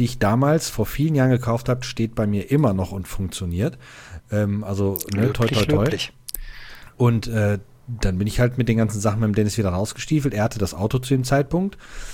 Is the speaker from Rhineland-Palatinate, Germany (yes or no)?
no; Steele, North Rhine-Westphalia, Germany; Ich bin in Steele aufgewachsen und in Steele war ein Saturnmarkt.